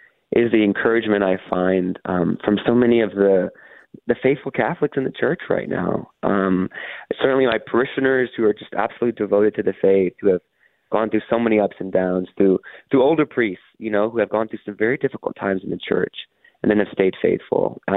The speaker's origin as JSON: {"language": "English", "town": "Houston", "region": "Texas", "country": "United States", "tie": "born or raised there", "said": "Yeah, so I grew up here in Houston, the fifth of six kids"}